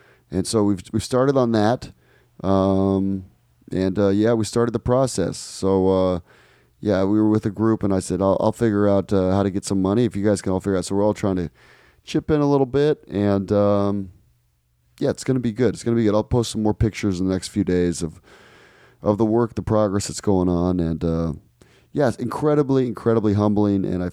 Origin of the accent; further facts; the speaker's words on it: Ecuador; I grew up in Ecuador, so poverty doesn't really, I shouldn't say it doesn't affect me, but I'm used to it and that's part of life.